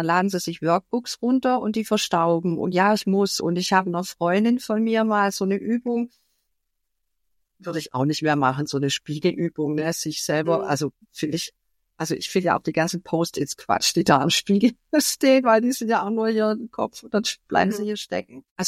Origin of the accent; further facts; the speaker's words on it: Swabia, Germany; also bei uns im Schwabenland sagt man, dass es erstmal so schnackelt.